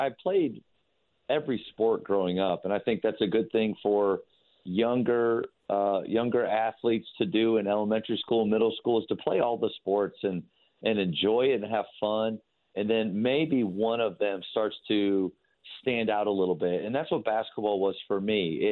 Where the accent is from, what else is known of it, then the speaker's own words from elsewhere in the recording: Dallas-Fort Worth, Texas, United States; I'm from Dallas-Fort Worth, and I was down in Waco driving back home.